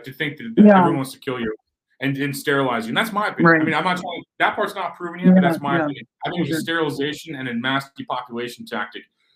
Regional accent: Missouri, United States; I'm from Missouri, so I appreciate people from like Nikki's from

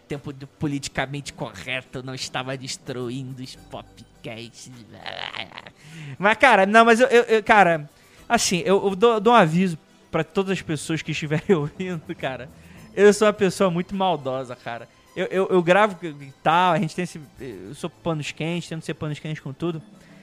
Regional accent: Rio de Janeiro, Brazil; eu sou um cara que, nascido e criado no Rio de Janeiro, é muito padrãozinho.

